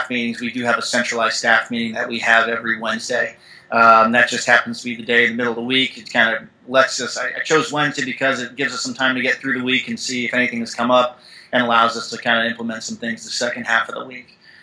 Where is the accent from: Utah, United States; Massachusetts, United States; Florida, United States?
Florida, United States; Sarasota; I grew up in South Florida and down in Sarasota, and there's a lot of places for athletes to train down there